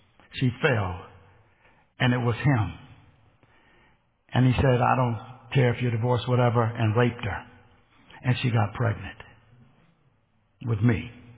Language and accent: English; California, United States; But I grew up with gays. I'm from California. It was like not a big deal.